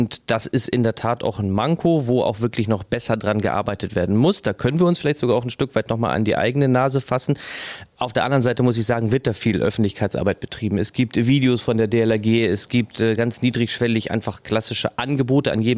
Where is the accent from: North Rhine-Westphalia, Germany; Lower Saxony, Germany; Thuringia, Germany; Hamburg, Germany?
Hamburg, Germany; Ich komme halt hier aus Hamburg, bin immer schon als Kind viel an der Nordsee und an der Ostseeküste gewesen.